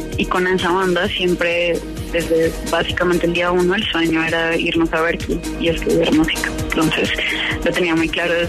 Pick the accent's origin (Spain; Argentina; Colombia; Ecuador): Colombia; moved away as an adult; colombiana, viví hasta los 19 que me aceptaron en Berkeley y me fui a estudiar en la universidad afuera, pero pues crecí en Colombia y toda mi adolescencia y toda mi familia vive allá y voy por lo menos una vez al año, o sea, soy completamente colombiana.